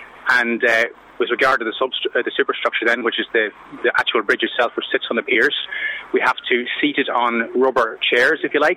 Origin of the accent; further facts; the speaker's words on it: Ulster, Ireland; I'm from County Monaghan in the Republic of Ireland.